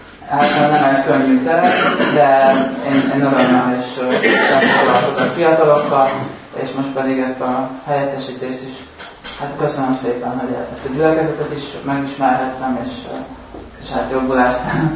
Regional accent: Szentendre, Pest, Hungary; Én Szentendrei vagyok, idén végeztem Debrecenben

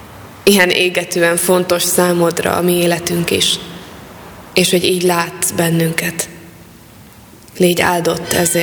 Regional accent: Hungary; Mi is magyarok vagyunk, a magyaroknak szurkolunk.

